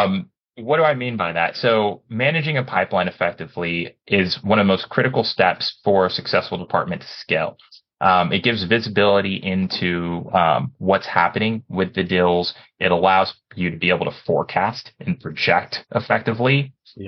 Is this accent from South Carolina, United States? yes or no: no; Corvallis, Oregon, United States; I grew up in Corvallis, Oregon. So I've been an Oregonian, from the beginning.